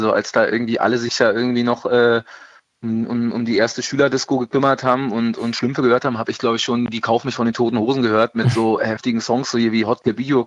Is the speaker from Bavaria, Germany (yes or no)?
no; Berlin, Germany